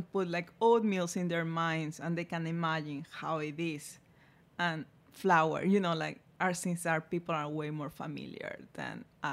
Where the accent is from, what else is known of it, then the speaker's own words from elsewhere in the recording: Ecuador; English is a second language; like I'm from Ecuador